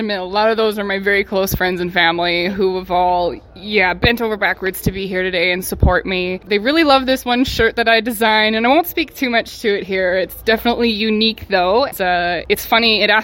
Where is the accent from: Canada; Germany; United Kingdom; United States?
Canada; Medicine Hat, Alberta; to play my hometown theater like that is just going to be incredible.